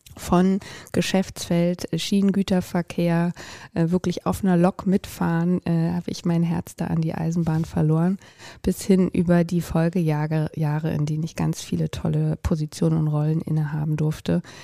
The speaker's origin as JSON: {"language": "German", "region": "Berlin", "country": "Germany", "tie": "born or raised there", "said": "Ich bin Berlinerin, Ur-Berlinerin und habe zwar ein paar Stationen mal außerhalb gehabt, aber lebe mittlerweile immer wieder und seit vielen Jahren und vermutlich auch für den Rest in Berlin. Liebe diese Stadt, wohne in Charlottenburg mit meinem Mann und meinen zwei Kindern."}